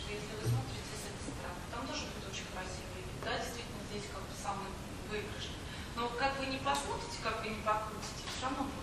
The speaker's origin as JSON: {"language": "Russian", "region": "Saint Petersburg", "country": "Russia", "said": "У нас тут красиво, потому что мы из Питера."}